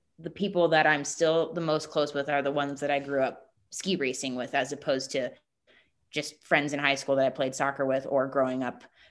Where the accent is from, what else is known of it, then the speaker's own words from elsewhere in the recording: Flagstaff, Arizona, United States; Yeah, it was especially hard too growing up in Flagstaff because the soccer season in Arizona, as opposed to other states, is in the winter